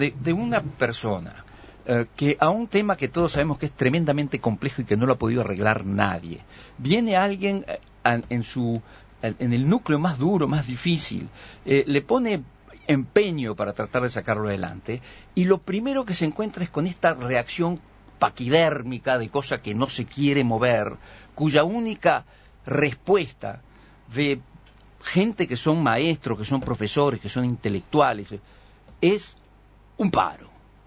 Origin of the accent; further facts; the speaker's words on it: Uruguay; Me da pena como uruguayo de que nosotros tengamos esa inercia.